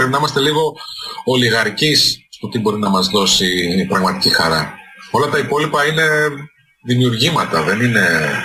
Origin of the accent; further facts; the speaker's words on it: Zakynthos, Ionian Islands, Greece; Καταρχάς είμαι νησιώτης, είμαι κατάγομαι από τη Ζάκυνθο. Άρα το νησί το έχω μέσα στο... Ναι, το έχω μέσα στο DNA μου, το νησιώτικο.